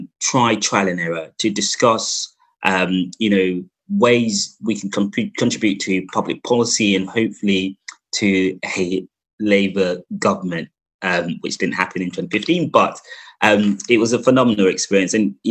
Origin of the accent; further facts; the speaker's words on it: Stratford, London, United Kingdom; I grew up in Stratford, East London, the same location I work today.